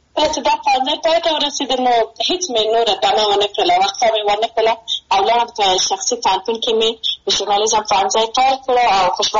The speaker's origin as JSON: {"language": "Pashto", "region": "Maidan Wardak", "country": "Afghanistan", "said": "زه د میدان وردګ ولایت څخه یم"}